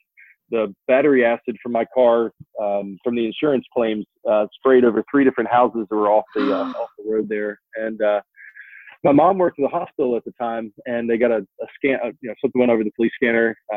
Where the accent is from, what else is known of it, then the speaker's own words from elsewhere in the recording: Berkeley Springs, West Virginia, United States; also born or lived in Texas; I grew up in Berkeley Springs, West Virginia. It's about 2 hours west of here.